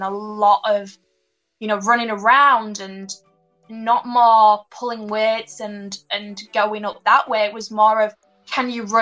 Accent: England, United Kingdom; now in New Zealand; I think it's the mix of being English and now Kiwi. It just mixes around. So no one actually knows where I'm from, even though the big Union Jack gives it away.

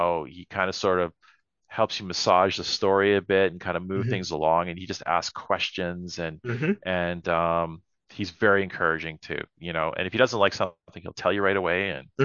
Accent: Edmonton, Alberta, Canada; doing contract work in Edmonton, which is my hometown

